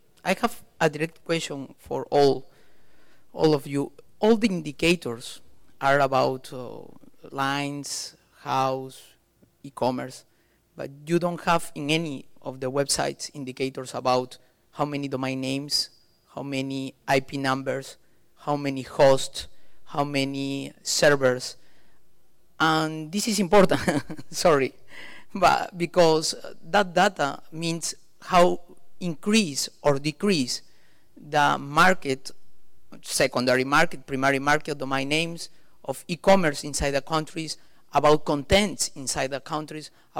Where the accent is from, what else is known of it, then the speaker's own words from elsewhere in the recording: Peru; I am from Peru.